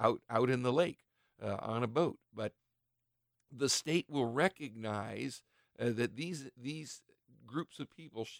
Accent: Ohio, United States; But one of the reasons I'm a little doubtful here in my home state of Ohio

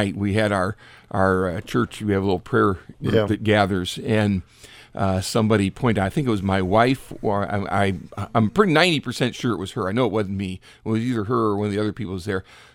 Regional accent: Richfield, United States; I worked the elections there in my hometown, Richfield, and it was a long day.

